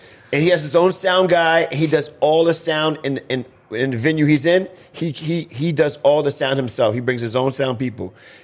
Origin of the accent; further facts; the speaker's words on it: Brooklyn, New York, United States; There you go. I'm from Brooklyn.